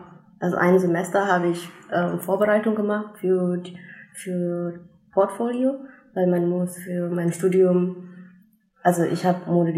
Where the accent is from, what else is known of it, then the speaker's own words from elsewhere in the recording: Bandung, West Java, Indonesia; German is a second language; Ich komme aus Bandung.